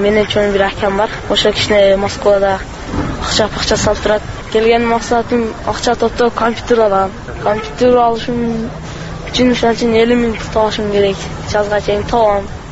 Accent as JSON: {"language": "Kyrgyz", "town": "Alay", "region": "Osh Region", "country": "Kyrgyzstan", "said": "Алайдан келдим"}